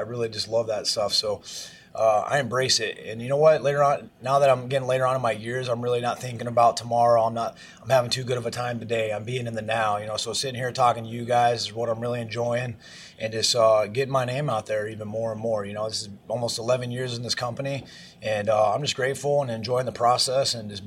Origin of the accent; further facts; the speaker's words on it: Iowa, United States; I'm from Iowa originally, man.